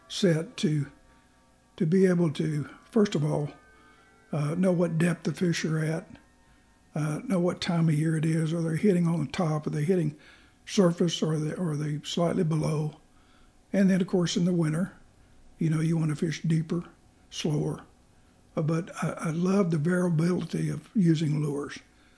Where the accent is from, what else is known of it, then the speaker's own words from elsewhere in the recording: Edinburg, Texas, United States; born there; Actually, I was born in the Rio Grande Valley in Edinburgh, Texas, on September the 15th, 1945